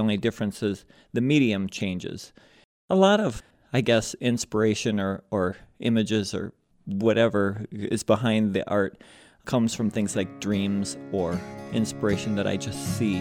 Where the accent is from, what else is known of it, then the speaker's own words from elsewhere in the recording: Liberia; also born or lived in Detroit, United States; was born in Detroit, so, I mean, you're never far from the Great Lakes in Michigan. I grew up in Liberia, right on the ocean, and then ended up here.